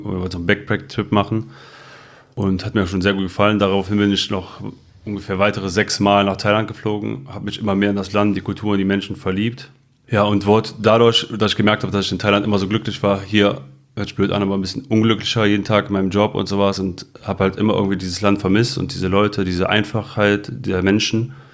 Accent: Mönchengladbach, North Rhine-Westphalia, Germany; now in Düsseldorf, Germany; bin 33, komme aus Mönchengladbach, bin vor knapp 4 Jahren nach Düsseldorf gezogen

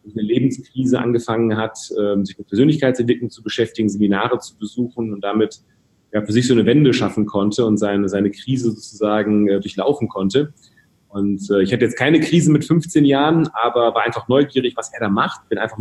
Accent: Rhede, North Rhine-Westphalia, Germany; Ich komme aus dem schönen Münsterland, ganz behütet aufgewachsen in einem 20.000 Einwohner, ja, Dorf ist untertrieben, Stadt namens Rehde bei Bocholt. Genau, und da bin ich aufgewachsen.

